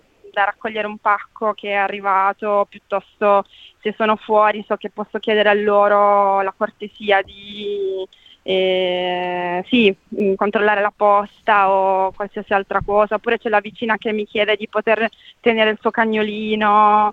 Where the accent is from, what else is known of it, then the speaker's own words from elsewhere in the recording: Apulia, Italy; also born or lived in Milan; mentre ne siamo pugliesi, per cui in Puglia c'è più tendenza al sud a condividere con i vicini